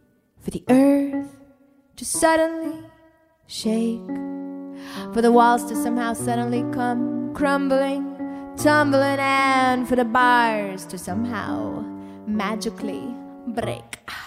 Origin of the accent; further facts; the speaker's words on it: New York City, New York, United States; Well, I mean, as a New Yorker, it definitely does.